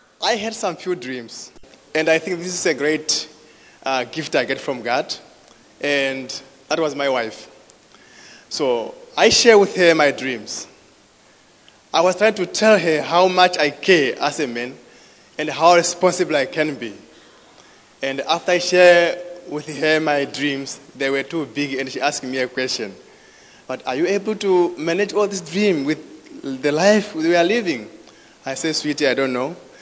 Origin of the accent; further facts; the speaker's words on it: Windhoek, Khomas, Namibia; I'm from Windhoek, Namibia. I'm married.